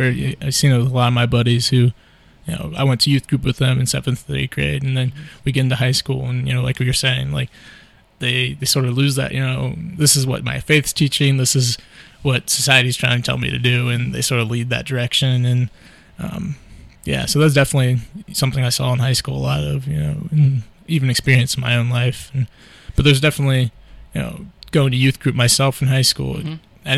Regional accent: Coldwater, Ohio, United States; High school, growing up in Coldwater is nice to grow up there. And, you know, in anywhere in Mercer County, really, you're going to have basically the same classmates throughout the whole 12 years.

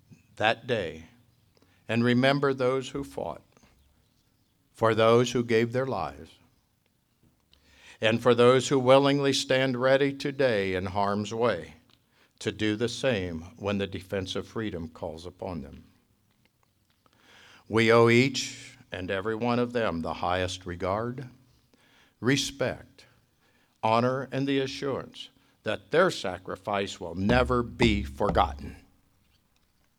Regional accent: Jackson Center, Ohio, United States; In my hometown, town smaller than Fort Recovery, actually, a little town of Jackson Center

